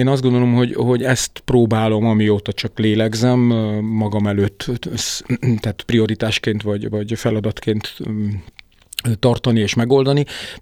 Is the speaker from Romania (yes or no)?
yes; Transylvania, Romania; én Észak-Erdélyben nevelkedtem, és az én családom soha nem demonstrálta a magyarságát, hanem élte olyan természetesen, mint hogy egy pohár vizet iszol.